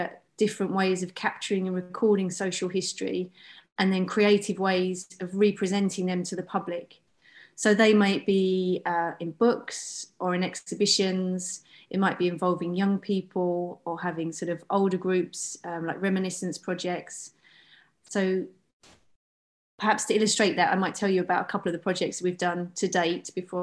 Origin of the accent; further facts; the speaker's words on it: Walthamstow, London, United Kingdom; So I grew up in East London, so a place called Walthamstow, which is in a borough called Waltham Forest.